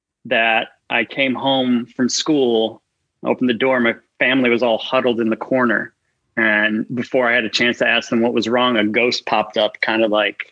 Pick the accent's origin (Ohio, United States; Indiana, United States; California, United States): Ohio, United States; Outside of Cleveland. Like, basically it's like right in between Cleveland and Akron.